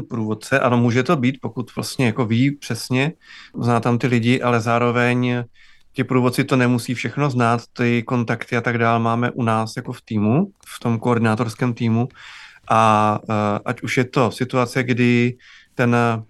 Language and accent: Czech; Moravia, Czechia; A já jsem z Moravy, tak vlastně to pro mě fakt bylo úplně jako zjištění, že to vlastně už tady je v České republice.